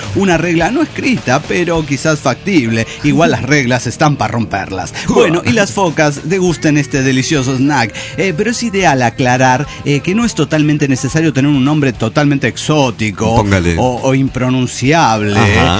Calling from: Tecate, Baja California, Mexico; de Tecate, Baja California.

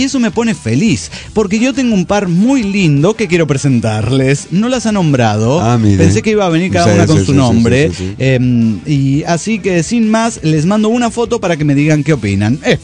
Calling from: Ciudad Guzmán, Jalisco, Mexico; Desde mi linda ciudad Guzmán, Jalisco, México.

